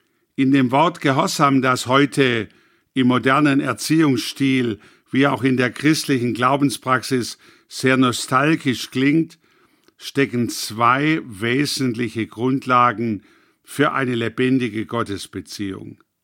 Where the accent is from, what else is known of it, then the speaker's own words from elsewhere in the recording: Reutlingen, Baden-Württemberg, Germany; Ich erinnere mich an eine bedeutende Persönlichkeit in meiner Heimatstadt Reutlingen